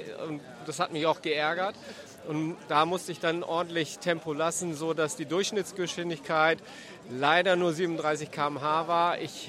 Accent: Bremen, Germany; born there; Und ich als gebürtiger Bremer bin dann natürlich richtig happy

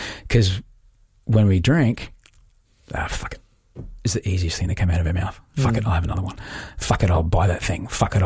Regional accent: Queensland, Australia; I grew up in Queensland

